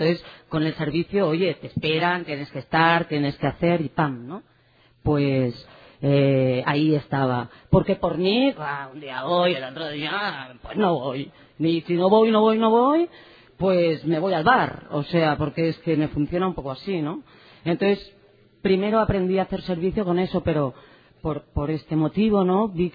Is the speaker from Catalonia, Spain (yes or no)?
yes; Barcelona, Catalonia, Spain; Vengo de Barcelona, hemos venido con unos amigos